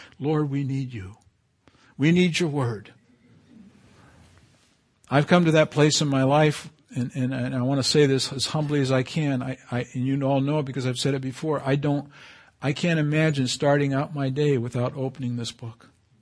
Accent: Canary Islands, Spain; I remember growing up in the Canary Islands and was a Roman Catholic country with no freedom for anyone else.

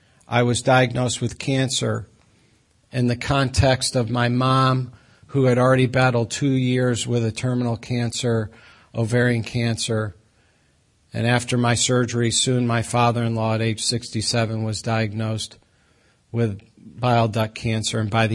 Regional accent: Brookfield, United States; So I was raised in Brookfield, still live there. My wife says you haven't gotten very far in life. That's true. I live about a half a mile from where I grew up.

